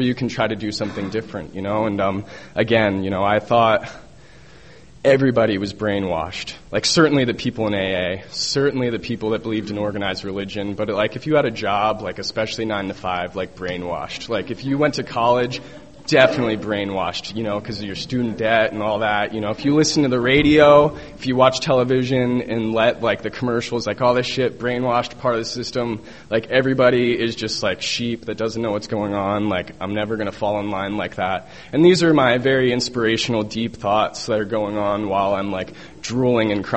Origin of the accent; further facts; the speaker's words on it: Virginia, United States; moved away; I'm originally from Virginia. I moved here to get away from Virginia, and after being on federal probation